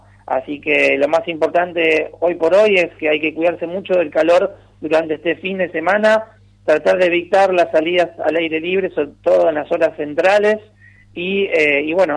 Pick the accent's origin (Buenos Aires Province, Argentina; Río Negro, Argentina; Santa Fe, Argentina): Buenos Aires Province, Argentina; San Fernando; Nosotros somos de San Fernando, de Gran Buenos Aires, ahí pegadito a Tigre, al municipio de Tigre, así que de toda la vida, y mi familia está toda ahí.